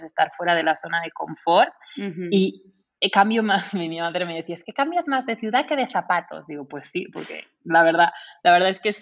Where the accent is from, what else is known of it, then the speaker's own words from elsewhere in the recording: Peru; now in Mexico; cuando salí de mi casa de Perú, y había puesto la maleta en el taxi que me llevaba al aeropuerto y todo